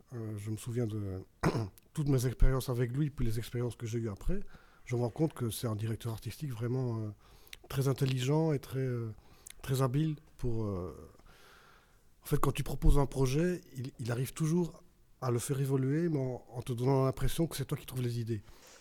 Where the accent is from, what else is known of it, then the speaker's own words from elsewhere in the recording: Belgium; moi, je suis belge, je suis timide